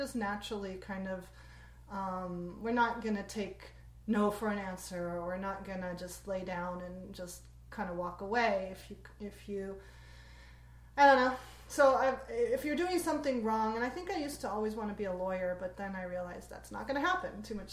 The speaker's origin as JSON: {"language": "English", "town": "Los Angeles", "region": "California", "country": "United States", "said": "I'm from LA."}